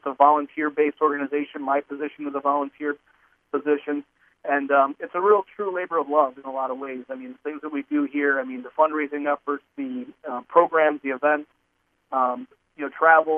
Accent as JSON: {"language": "English", "region": "New York", "country": "United States", "tie": "born or raised there", "said": "And my mother, of course, is from Allegheny. My father's from the Cattaraugus Territory. And I grew up between, you know, Allegheny and also Brooklyn, New York. And then around high school time, I moved up to up around Victor, New York."}